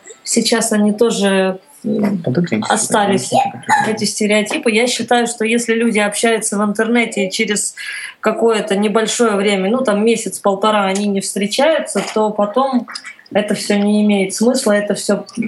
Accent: Novosibirsk, Novosibirsk Oblast, Russia; а я такая классная из Новосибирска

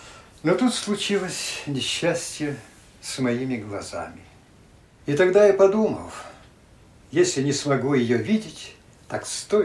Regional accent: Russia; also born or lived in Baltic states; мы выходцы из России. В Прибалтике стали людьми даже не второго, наверное, третьего сорта.

